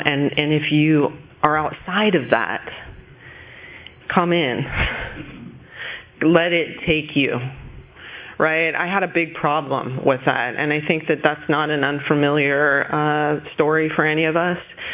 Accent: Long Beach, California, United States; born there; I was born in Long Beach.

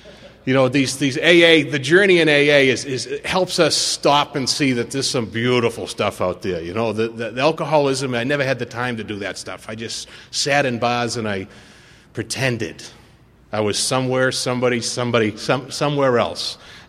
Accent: Boston, Massachusetts, United States; now in Southern California, United States; I grew up in Boston, and I got 12 steps on the banks of the Charles River in 1988.

